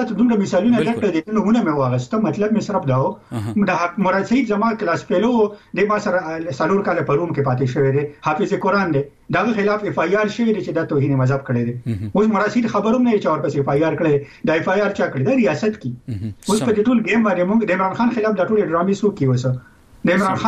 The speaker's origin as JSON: {"language": "Pashto", "region": "Khyber Pakhtunkhwa", "country": "Pakistan", "said": "موږ د پښتونخوا یو"}